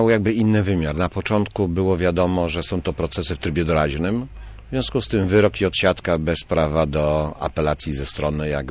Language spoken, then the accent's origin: Polish; Gdańsk, Pomeranian Voivodeship, Poland; Ja jestem rodowitym gdańszczaninem